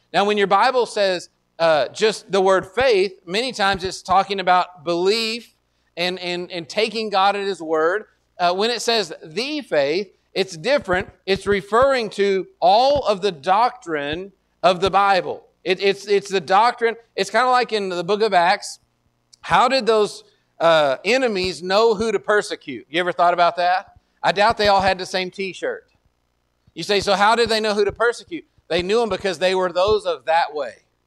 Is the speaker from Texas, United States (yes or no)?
yes; Texas, United States; because that's what it looks like to me as a Texan